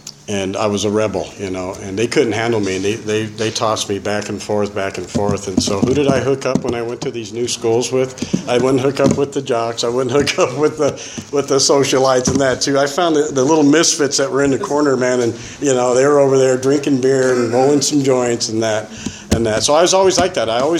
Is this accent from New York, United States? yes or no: no; California, United States; born there; I was born here in California. My grandparents lived here. My parents lived here.